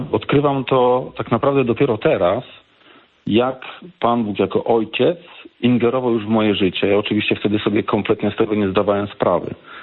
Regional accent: Złotoryja, Lower Silesian Voivodeship, Poland; now in Olsztyn, Poland; Obecnie mieszkam w Olsztynie, ale pochodzę ze Złotoryi na Dolnym Śląsku. I takiej malutkiej miejscowości, no może nie takiej malutkiej miejscowości, najstarszej w Polsce zresztą.

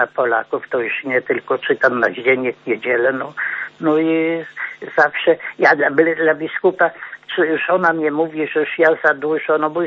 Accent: Lublin Voivodeship, Poland; now in Frombork, Poland; ja z Lubelskiego pochodzę, ale tuż mieszkam we Fromborku 46 lat

